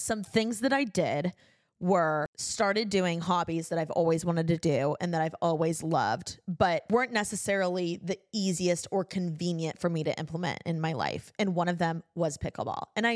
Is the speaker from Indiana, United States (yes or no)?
yes; Indiana, United States; now in Los Angeles, United States; Even though like I grew up in Indiana and I have so many people that are rooting for me and are my family friends, like they don't get the LA version of me.